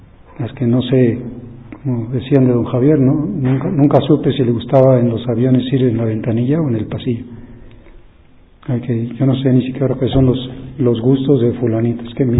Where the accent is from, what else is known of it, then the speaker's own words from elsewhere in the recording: Mexico; Bueno, yo soy un pobre mexicano.